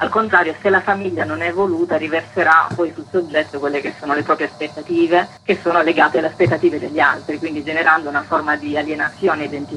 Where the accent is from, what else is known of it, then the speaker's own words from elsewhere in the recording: Apulia, Italy; anche se io sono pugliese.